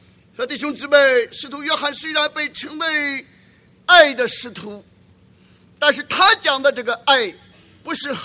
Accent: China; 那我们中国人常常不管真不真，只管灵不灵啊

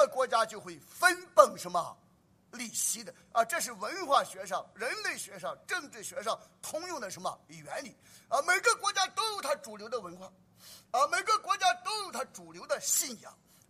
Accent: China; 我们中国人不光要熟悉电脑，我们要进入人道领域，要熟悉复杂的人际关系

